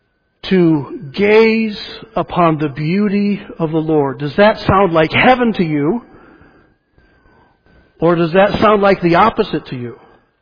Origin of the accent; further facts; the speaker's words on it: the South, United States; I'm from the South, aren't I?